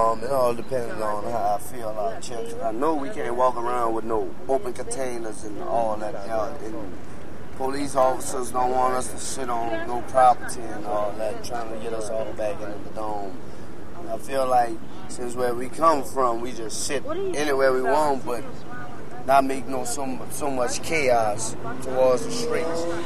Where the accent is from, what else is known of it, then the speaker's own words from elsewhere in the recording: New Orleans, Louisiana, United States; now in Houston, United States; I'm from New Orleans, some of St. Bernard, New Orleans, Spanish. But it feels better down here, you know what I'm saying?